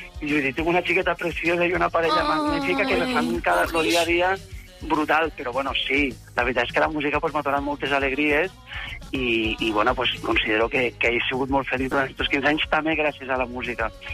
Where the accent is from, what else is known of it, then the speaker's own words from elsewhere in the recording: Ulldecona, Catalonia, Spain; nosaltres som d'Ullacona i vam anar a Ullacona, ens vam fer grans al barri de Gràcia.